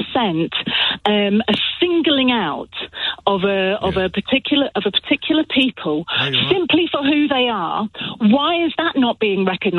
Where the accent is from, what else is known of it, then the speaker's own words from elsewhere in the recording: London, United Kingdom; now in Lancaster, United Kingdom; I'm from London originally.